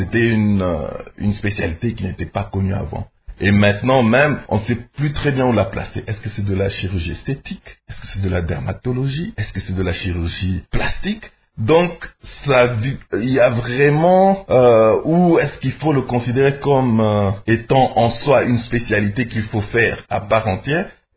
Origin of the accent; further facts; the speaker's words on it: DR Congo; mais non, mais je suis congolais.